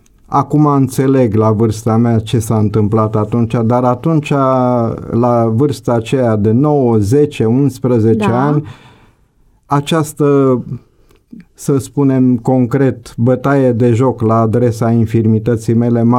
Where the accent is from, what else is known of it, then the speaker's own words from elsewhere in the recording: Jimbolia, Timiș County, Romania; born there; M-am născut la Jimbolia în 1948, pe 28 iunie.